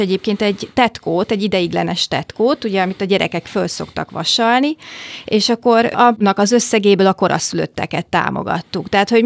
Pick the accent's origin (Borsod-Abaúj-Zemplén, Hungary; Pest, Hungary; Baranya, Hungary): Baranya, Hungary; Pécs; de hát én pécsi vagyok